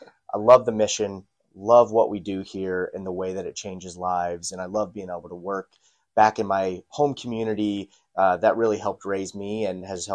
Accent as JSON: {"language": "English", "town": "Leesburg", "country": "United States", "tie": "born or raised there", "said": "You know, I was born and raised here in Leesburg."}